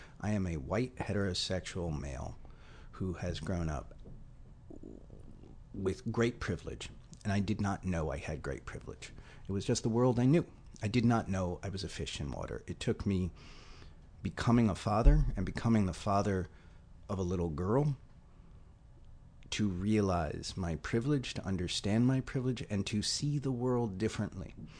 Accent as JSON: {"language": "English", "town": "New York City", "region": "New York", "country": "United States", "tie": "born or raised there", "said": "I grew up in New York City in the 70s."}